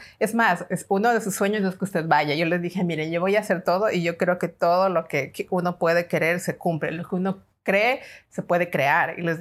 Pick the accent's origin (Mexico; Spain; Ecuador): Ecuador; born there; yo nací en Ecuador.